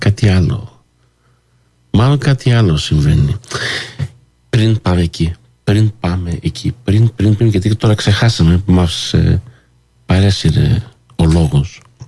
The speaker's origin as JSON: {"language": "Greek", "town": "Montreal", "region": "Quebec", "country": "Canada", "tie": "born or raised there", "said": "Εκεί που έζησα τα παιδικά μου χρόνια, στο Park Extension. Είμαι και εγώ Park X Boy, εκεί."}